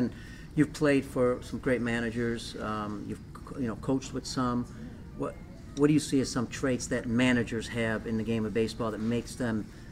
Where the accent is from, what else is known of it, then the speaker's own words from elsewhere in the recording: Italy; because I grew up in Italy